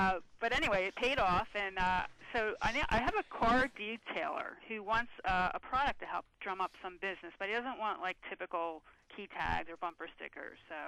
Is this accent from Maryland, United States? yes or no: no; Holland, Pennsylvania, United States; I'm from right outside of Philadelphia, Holland.